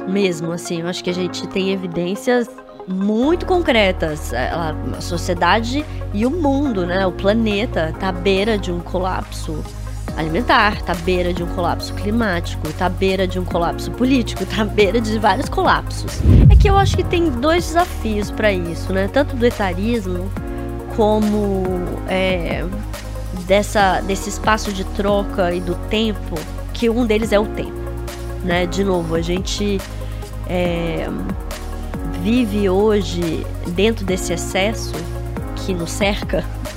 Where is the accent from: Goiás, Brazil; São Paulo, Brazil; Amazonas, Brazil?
Goiás, Brazil; Goiânia; also born or lived in Brasília / United States; Desde ter nascido em Goiânia, então eu sou goiana.